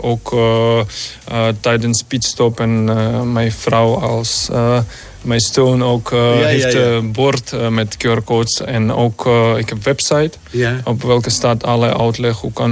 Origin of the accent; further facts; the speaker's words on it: Ukraine; Dutch is a second language; moved away as an adult; now in Netherlands; Ja, ik kom uit Oekraïne.